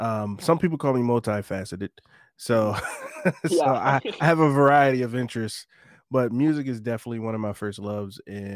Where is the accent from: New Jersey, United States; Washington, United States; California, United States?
New Jersey, United States; Lindenwold; I am 30 years old. I'm from Lindewall, New Jersey.